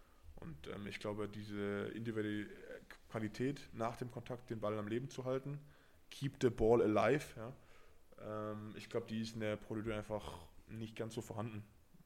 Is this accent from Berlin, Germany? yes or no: yes; Berlin, Germany; moved away as an adult; also born or lived in Paris; ich komme aus Berlin und dann in Paris gelebt, jetzt in Brief zu sein. Das sind 50.000 Einwohner Stadt.